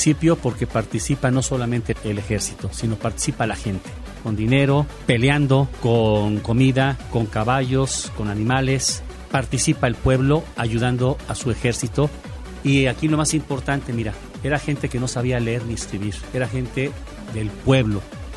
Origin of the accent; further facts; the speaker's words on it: Tlaxcala, Mexico; lo que somos como mexicanos, como tlaxcaltecas, lo que somos nosotros.